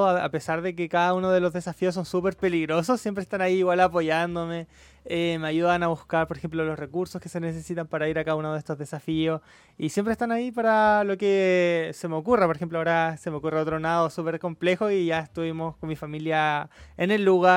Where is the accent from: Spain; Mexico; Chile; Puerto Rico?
Chile; Antofagasta; Sí, soy de Antofagasta, nacido y criado allá.